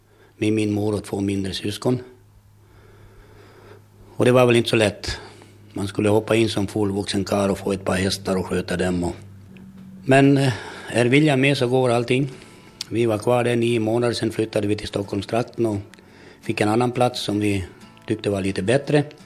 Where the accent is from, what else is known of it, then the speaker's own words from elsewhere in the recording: Gammalsvenskby, Kherson Oblast, Ukraine; now in Sweden; det var ju naturligtvis en stor uppståndelse i en by som gammal svenskby. Att vi var svenskar och inte hörde hemma i Ryssland, det visste vi väl om allihopa.